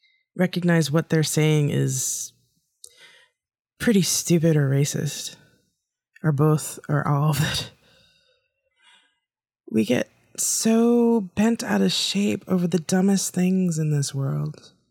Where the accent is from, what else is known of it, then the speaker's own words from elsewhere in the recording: New Hampshire, United States; You know, I grew up with a certain amount of racism. I grew up in New Hampshire. I grew up with a certain amount of learned racism.